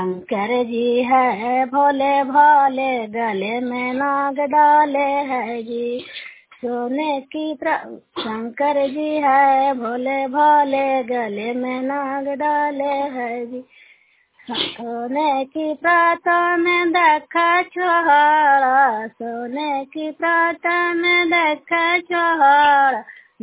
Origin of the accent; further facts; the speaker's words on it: Kochra, India; कोचरा के रहने वाले हूँ।